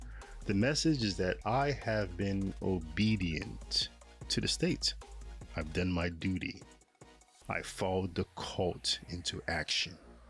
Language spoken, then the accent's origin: English; United States; I never knew not voting as an American would be a contentious issue